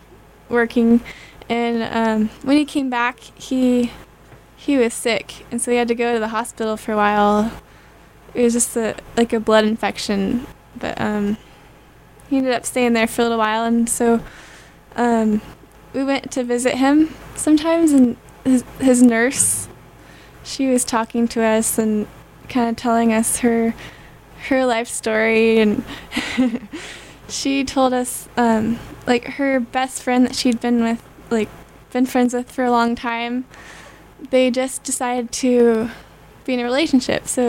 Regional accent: Redding, California, United States; I'm from Redding.

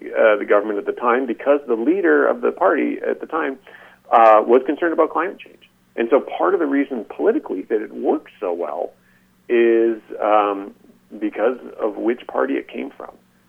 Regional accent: Canada; I personally feel it, in part, out of being Canadian and out of working at a Canadian university.

